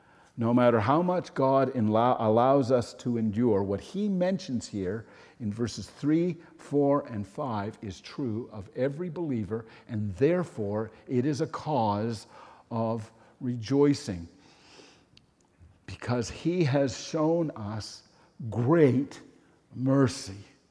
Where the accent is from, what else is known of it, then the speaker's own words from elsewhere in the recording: Newfoundland and Labrador, Canada; also born or lived in New Brunswick; I was born in New Brunswick. I was raised in Newfoundland. If I had my druthers, I would have been born in Newfoundland.